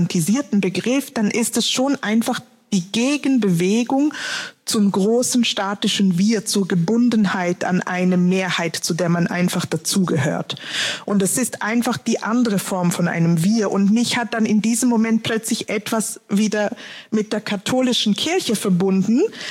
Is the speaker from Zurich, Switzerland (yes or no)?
yes; Zurich, Switzerland; ich bin in Zürich aufgewachsen, ich bin trotzdem nicht 100% Zürcherin